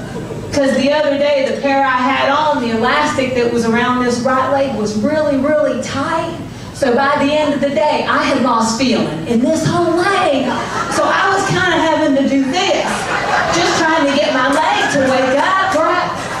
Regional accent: Miami, Florida, United States; born there; But see, I was born in Florida. In the Miami.

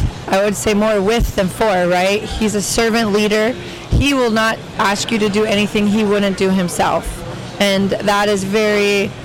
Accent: Orlando, Florida, United States; also born or lived in Pennsylvania; I was born in Pennsylvania, but I grew up, I moved down when I was about seven and moved to the Orlando area.

